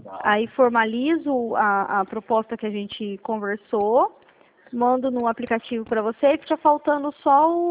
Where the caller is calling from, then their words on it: São Paulo, Brazil; eu estou no estado de São Paulo